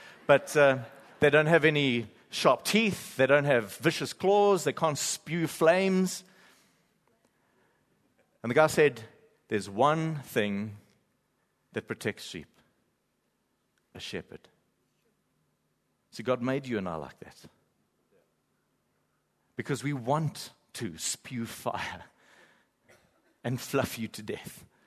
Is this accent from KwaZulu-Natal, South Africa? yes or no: yes; KwaZulu-Natal, South Africa; I come from the Bluff with a calculator, and it's about 908,000 rand per show.